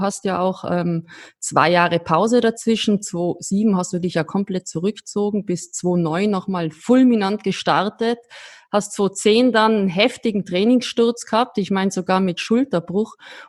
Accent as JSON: {"language": "German", "country": "Austria", "said": "ich bin vor allem als Österreicherin wahnsinnig stolz, dass wir ihn heute hier haben."}